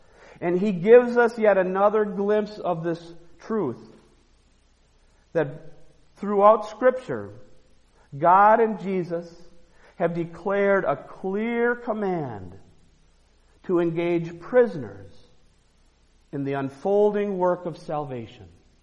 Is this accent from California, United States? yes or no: no; Cedarburg, Wisconsin, United States; it's in the communities which surround my hometown of Cedarburg